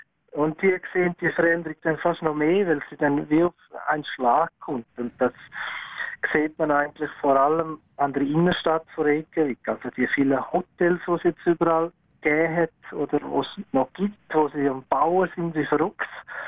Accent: Graubünden, Switzerland; für mich als Bündner ist natürlich das Meer so faszinierend. Das haben wir ja nicht im Bündnerland.

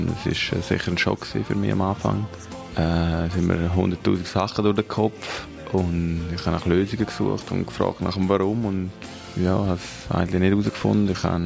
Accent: Celerina, Graubünden, Switzerland; also born or lived in Davos; ich bin 32. Ich bin in Engadin geboren, in Zellerine, dort aufgewachsen

